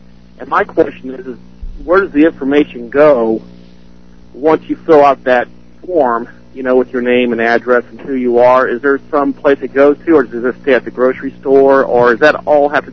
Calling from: Hamilton, Ohio, United States; I'm calling from Hamilton, Ohio.

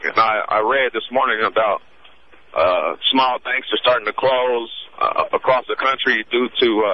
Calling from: Denver, Colorado, United States; I'm calling in from Denver.

